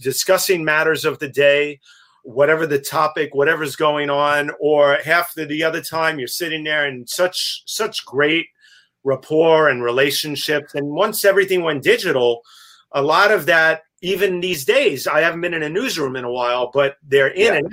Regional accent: New York City, New York, United States; I only wish I had been a photographer when I was growing up in Greenwich Village.

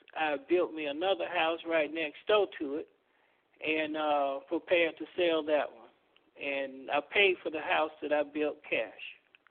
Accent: Tuskegee, Alabama, United States; For me, is because I'm from Tuskegee, and Booker T really focused on teaching the citizens of Tuskegee self-reliance.

